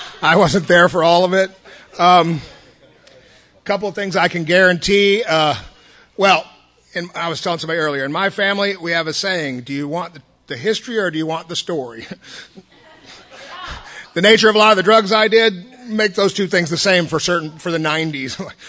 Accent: Austin, Texas, United States; born there; So I was born in Austin. We'll start off. Yeah. I was actually born here.

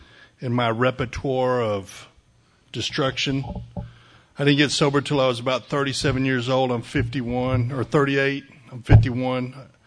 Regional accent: Dallas, Texas, United States; My story's the same. I grew up in Dallas.

